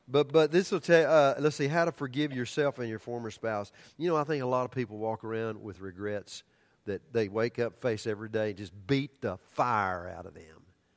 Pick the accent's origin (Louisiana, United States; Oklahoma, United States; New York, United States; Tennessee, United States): Oklahoma, United States; I'm from Oklahoma. We don't have snow. We have rattlesnakes.